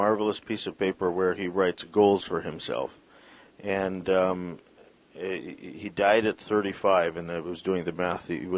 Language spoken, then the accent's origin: English; Canada; I say that as a Canadian.